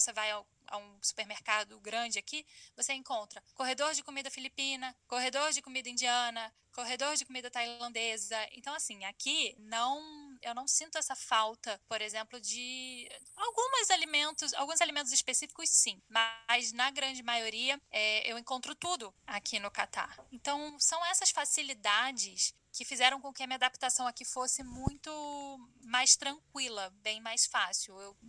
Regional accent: Brazil; also born or lived in Istanbul, Turkey; now in Doha, Qatar; Então foi assim que eu saí do Brasil, né?

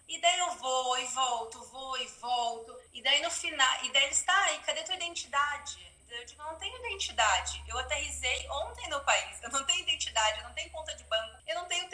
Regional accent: Porto Alegre, Rio Grande do Sul, Brazil; now in Jerusalem, Israel; Não, eu sou gaúcha, de Porto Alegre. Eu moro em Jerusalém

